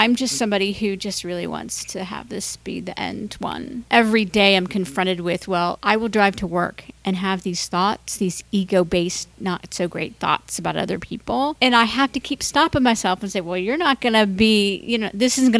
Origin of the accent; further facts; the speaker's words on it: Ohio, United States; I know growing up in Ohio, everybody looked the same, addressed the same, and all that kind of stuff.